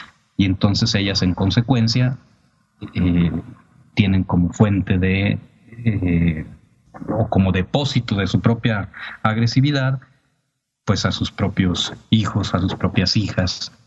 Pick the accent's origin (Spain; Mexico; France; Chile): Mexico; Ciudad Manuel Doblado, Guanajuato; Yo soy originario de Ciudad Manuel Doblado, un municipio de del estado de Guanajuato. Ahí yo crecí